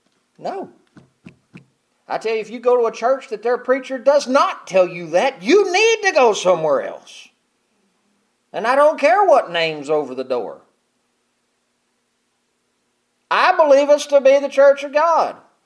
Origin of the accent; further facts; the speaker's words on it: Mississippi, United States; moved away; I was mad at the world when we moved away from Mississippi.